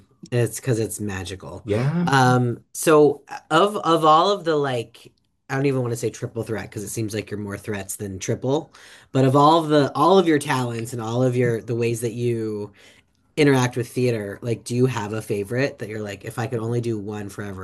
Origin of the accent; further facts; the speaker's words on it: Columbus, Ohio, United States; now in New York City, United States; Yes, I'm originally from Columbus, Ohio, and took some improv classes, and then when I moved to New York City, was going to continue with improv